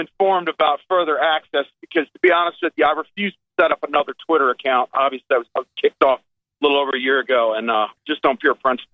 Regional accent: Maryland, United States; And I, for one, like I said, I'm from Maryland.

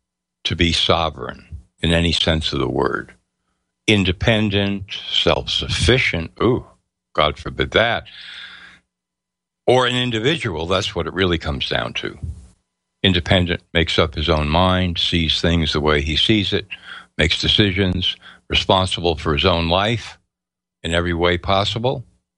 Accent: France; I was raised in France, and so if I consider myself French

